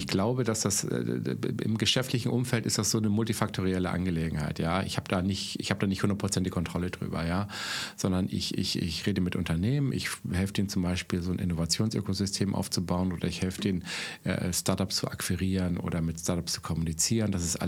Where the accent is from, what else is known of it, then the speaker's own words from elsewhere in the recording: Southern Germany, Germany; Also ich stelle fest, dass ich komme aus Süddeutschland